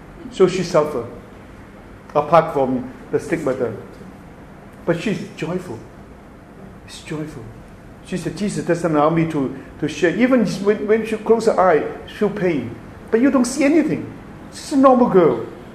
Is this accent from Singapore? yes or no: no; Hong Kong; now in Toronto, Canada; since I come from Hong Kong, I don't believe in these things.